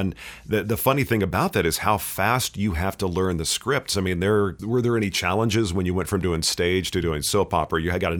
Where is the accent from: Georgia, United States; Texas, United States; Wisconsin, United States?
Texas, United States; Dallas; I grew up in Dallas, where you have American Airlines based there.